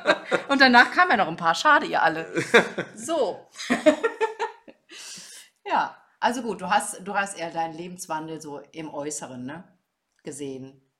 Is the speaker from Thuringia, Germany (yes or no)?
no; North Rhine-Westphalia, Germany; Ich komme aus dem Ruhrgebiet, da hat man das, man hat einfach alles geäußert, was man dachte.